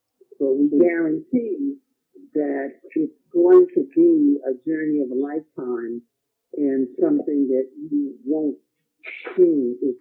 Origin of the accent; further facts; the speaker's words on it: New York City, New York, United States; now in Ghana; I'm originally from New York City, and I have been living in Ghana for the past 28 years.